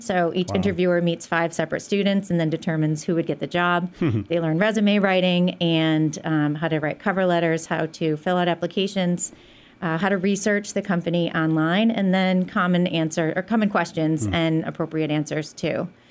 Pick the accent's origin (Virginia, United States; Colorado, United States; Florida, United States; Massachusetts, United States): Massachusetts, United States; Pittsfield; So I was born in Pittsfield. I've been here my entire life. I have actually lived in the same house since I was 3 years old.